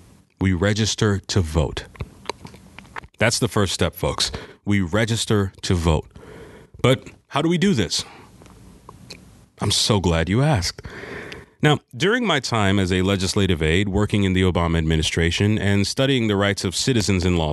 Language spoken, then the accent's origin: English; Florida, United States; Now, me, I grew up in Florida, South Florida to be exact